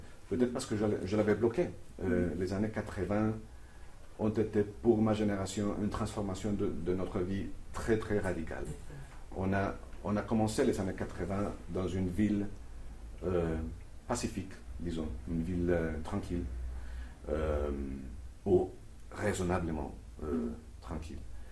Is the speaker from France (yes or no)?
no; Colombia; moved away; Peut-être parce que j'ai quitté la Colombie, entre autres raisons, à cause de la violence, du terrorisme.